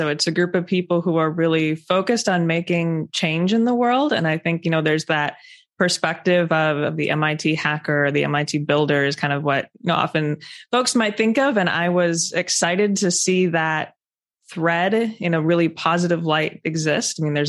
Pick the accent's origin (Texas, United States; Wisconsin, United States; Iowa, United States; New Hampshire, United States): Wisconsin, United States; not too far from my home state of Wisconsin.